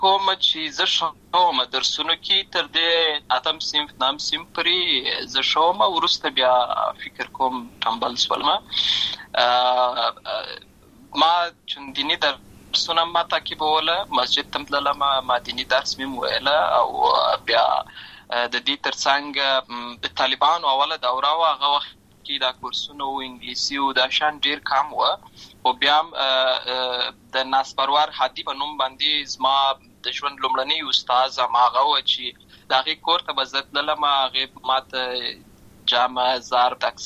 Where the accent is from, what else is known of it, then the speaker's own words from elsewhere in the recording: Lashkar Gah, Helmand, Afghanistan; born there; also born or lived in Uruzgan; زه په اصل کې د ورزغان ولایت یم اما زه په هلمند ولایت د شکرګا کې پیدا شوی یم اما د لوی سوې یم